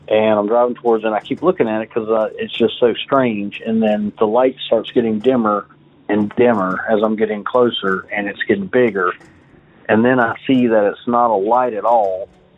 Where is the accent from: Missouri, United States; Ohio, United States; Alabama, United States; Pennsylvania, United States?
Missouri, United States; I'm from Missouri.